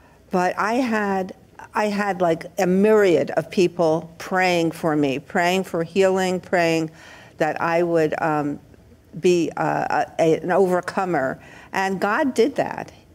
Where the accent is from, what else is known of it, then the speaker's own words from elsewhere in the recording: Brooklyn, New York, United States; You know, I'm from Brooklyn.